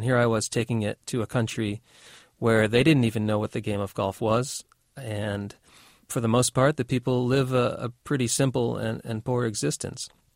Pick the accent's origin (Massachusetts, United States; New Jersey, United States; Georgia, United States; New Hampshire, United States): New Hampshire, United States; camping as a child growing up in New Hampshire